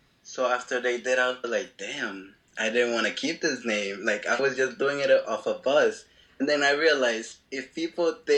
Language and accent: English; Quito, Pichincha, Ecuador; now in Newark, United States; I'm from Newark. Well, nationality, Ecuadorian, bro.